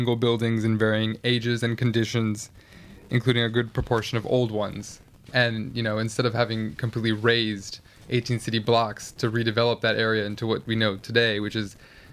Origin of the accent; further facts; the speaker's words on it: Miami, Florida, United States; now in New York, United States; I come from Miami.